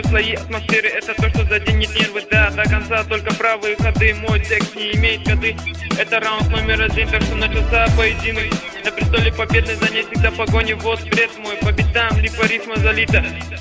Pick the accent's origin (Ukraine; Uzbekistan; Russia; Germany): Uzbekistan; Urgench, Xorazm Region; я из Ургенча на ваше очарование